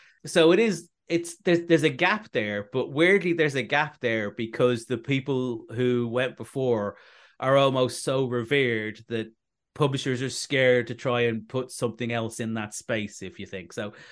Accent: Ireland; it is quite bizarre as an Irishman, but my books get described as British comedy.

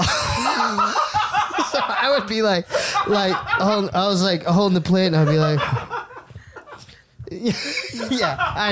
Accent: Arizona, United States; now in California, United States; I thought they were fake, because when I came from Arizona, like, mm-hmm.

